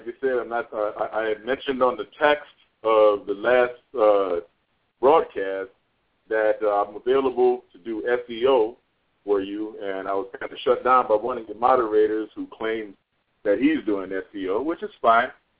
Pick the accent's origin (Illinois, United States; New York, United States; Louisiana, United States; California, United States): Louisiana, United States; New Orleans; We talked about, I'm from New Orleans, remember?